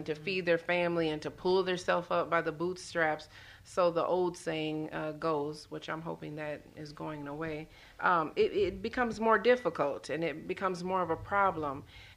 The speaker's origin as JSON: {"language": "English", "town": "Minneapolis", "region": "Minnesota", "country": "United States", "tie": "born or raised there", "lives_now": "St. Cloud, United States", "said": "I grew up in the Twin Cities, which isn't the most diverse place in the world, but where I lived, it was. Right in the inner city, South Minneapolis."}